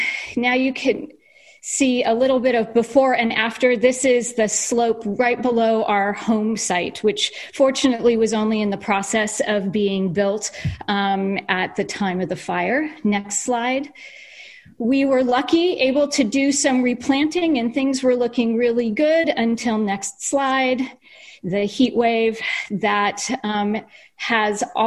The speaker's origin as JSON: {"language": "English", "region": "Idaho", "country": "United States", "tie": "born or raised there", "also_born_or_lived": "Bay Area", "said": "I grew up in Idaho, outside city limits of Boise, lived in the Bay Area after that for several decades."}